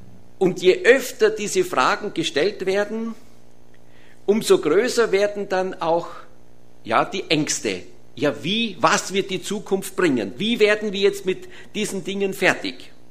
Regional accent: Austria; wenn wir als EU und als Österreicher auch diesen Menschen

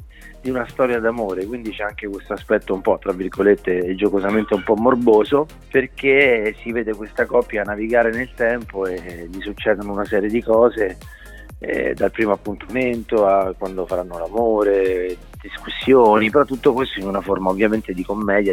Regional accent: Canino, Lazio, Italy; tra l'altro io sono cresciuto a Canino, quindi sono anch'io della Tuscia in qualche modo.

